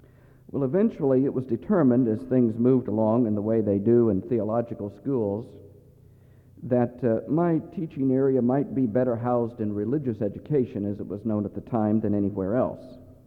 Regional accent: Ohio, United States; never growing up in the South, that for some reason central Ohio never generated the stories for me

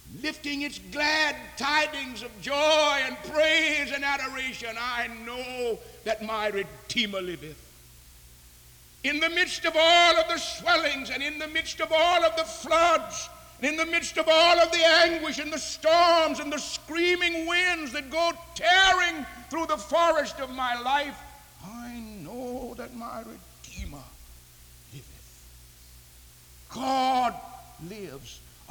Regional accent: Southern United States, United States; I'm a Southerner

